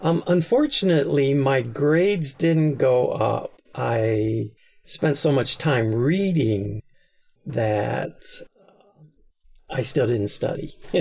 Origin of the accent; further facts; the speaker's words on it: Illinois, United States; now in Taiwan; I was born in America, grew up around Chicago. Within 90 miles of Chicago. Chicago's a pretty big area. Small town, wasn't even on the map.